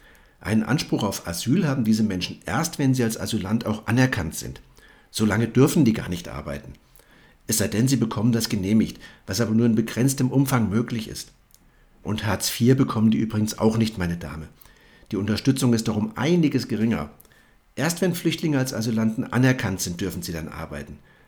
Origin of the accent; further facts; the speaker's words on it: Germany; als wir Deutsche das sein können